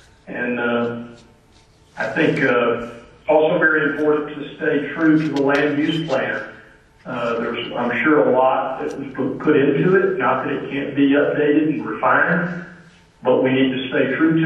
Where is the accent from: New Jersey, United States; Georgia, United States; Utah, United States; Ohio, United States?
Georgia, United States; East Point; And I grew up in East Point, Georgia. My father was a town council member for 8 years.